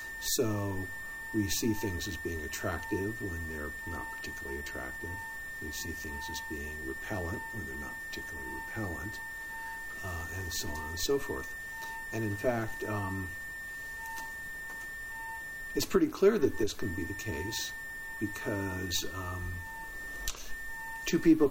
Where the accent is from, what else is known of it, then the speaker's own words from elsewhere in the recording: Los Angeles, California, United States; I grew up in Los Angeles surfing.